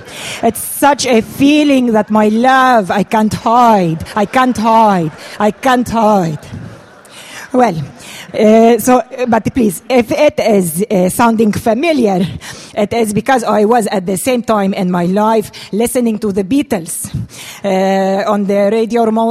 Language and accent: English; Jordan; I am originally from Jordan